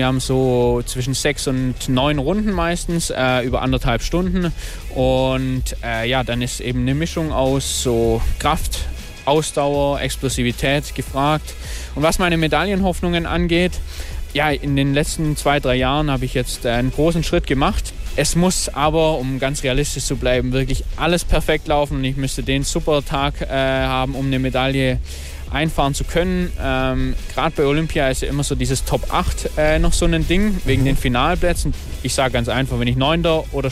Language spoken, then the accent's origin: German; Köngen, Baden-Württemberg, Germany; Ich bin in Köngen aufgewachsen, wer es kennt, aus Baden-Württemberg.